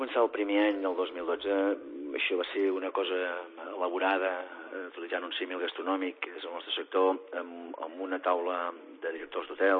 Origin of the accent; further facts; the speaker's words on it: Girona, Catalonia, Spain; com a gironins o com a organitzadors de l'esdeveniment